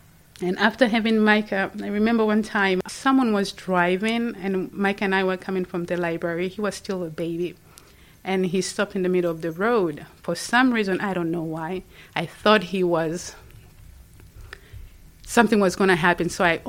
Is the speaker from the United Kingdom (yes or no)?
no; Dar es Salaam, Tanzania; now in United States; I was born and raised in Tanzania, in Dar es Salaam. It's very hot.